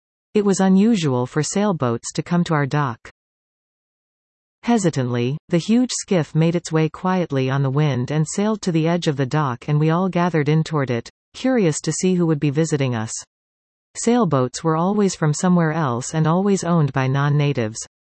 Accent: Christian Island, Ontario, Canada; When I was a boy growing up on Christian Island in Georgian Bay, it was a life of isolation far away from the cities and towns that I would read about in newspapers, magazines, and see on television.

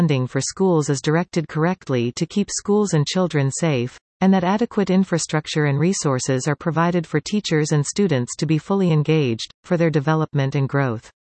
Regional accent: India; now in Canada; I am an immigrant from India and have been in Canada for 22 years. I belong to the Anglo-Indian community

